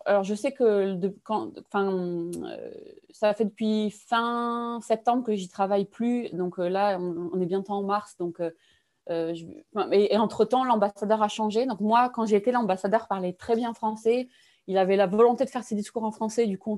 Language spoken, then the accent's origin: French; Toulouse, Occitanie, France; Je suis toulousaine, région toulousaine. J'y suis née, j'y ai grandi, voilà